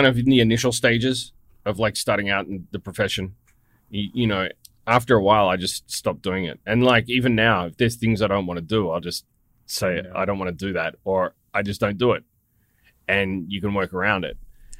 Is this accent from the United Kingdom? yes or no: no; Australia; I need to do things that aren't going to be completely cringy and will embarrass me as an Australian.